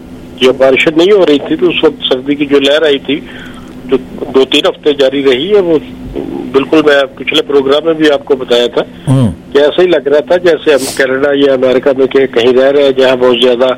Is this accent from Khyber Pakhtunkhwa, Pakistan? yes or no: no; Punjab, Pakistan; ہم بچپن میں دیکھا کرتے تھے, وہ آپ کو بھی یاد ہوگا پنجاب میں تو ہم کہا کرتے تھے